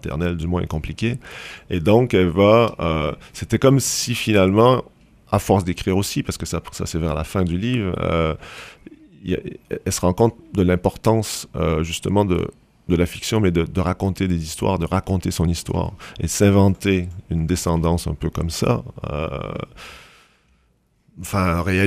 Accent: Quebec, Canada; accent: Quebec; moved away as an adult; moi j'ai changé de pays, donc j'ai appris, bon, j'ai perdu un petit peu mon accent québécois, mais surtout j'ai appris aussi une nouvelle langue quand même, même si on reste dans un territoire francophone.

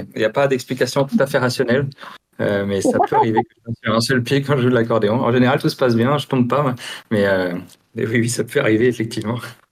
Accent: Brest, Brittany, France; Bah nous, on vient de comme moi, je viens de Brest

